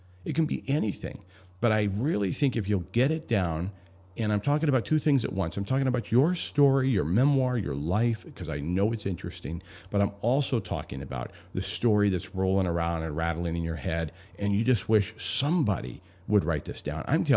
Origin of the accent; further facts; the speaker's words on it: Homer, Alaska, United States; We grew up in Homer.